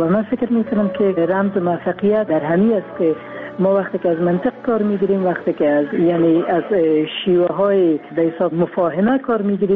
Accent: Afghanistan; در افغانستان ما اول افغان هستیم بعد از اون مسلمان هستیم.

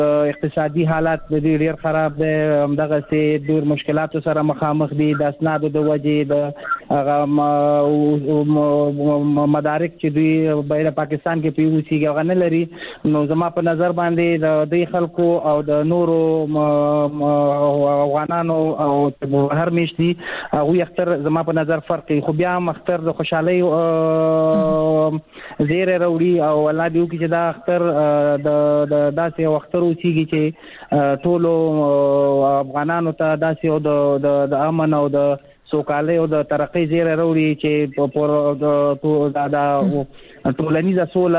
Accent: Afghanistan; now in Pakistan; مونږ په افغانستان په پاکستان کې کډوال یو مهاجر یو

